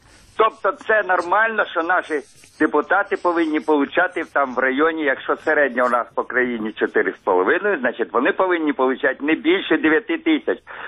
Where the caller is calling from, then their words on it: Ternopil, Ternopil Oblast, Ukraine; я з Тернополя.